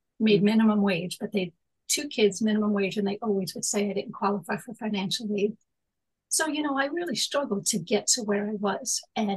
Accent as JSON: {"language": "English", "town": "Manhattan", "region": "New York", "country": "United States", "tie": "born or raised there", "said": "I'm born and raised in Manhattan. So I know some people are prejudiced or racist and they like their cliques. I was in a melting pot my whole life."}